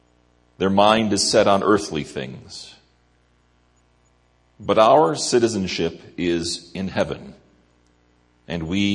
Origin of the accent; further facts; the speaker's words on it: United States; The United States is my home country. It's where I belong.